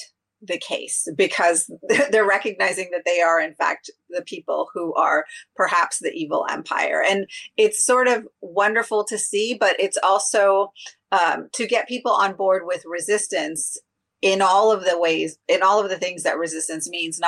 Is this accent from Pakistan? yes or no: yes; Pakistan; because I am Pakistani